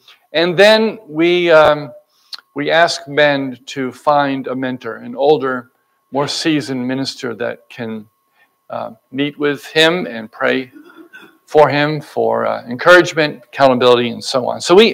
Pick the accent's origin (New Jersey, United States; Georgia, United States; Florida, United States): New Jersey, United States; a fellow by the name of Chris Bird, who's serving in Westfield, very close to where I grew up in New Jersey.